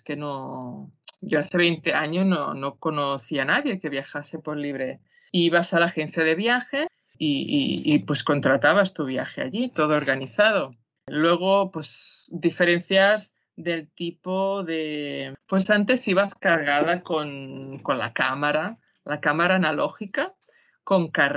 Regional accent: Calella, Catalonia, Spain; Fuimos toda la familia en autocar desde aquí, desde mi pueblo, desde Calella. Recuerdo, yo creo que tendría 11 o 12 años.

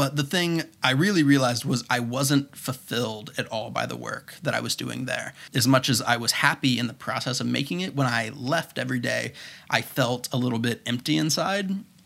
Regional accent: Florida, United States; A bad habit I had whenever I was growing up in Florida was I blamed my location on everything.

